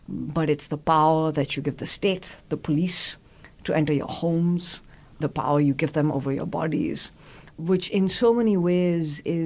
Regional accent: Delhi, India; So the Delhi High Court, and I'm from Delhi, the state

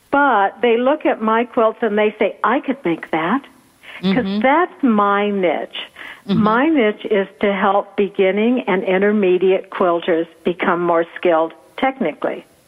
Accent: Iowa, United States; I was raised right outside Des Moines, probably 20 minutes from the home office of Meredith, but on a farm.

